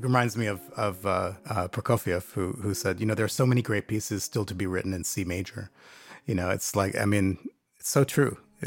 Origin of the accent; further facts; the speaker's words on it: Palo Alto, California, United States; I grew up in Palo Alto, San Francisco area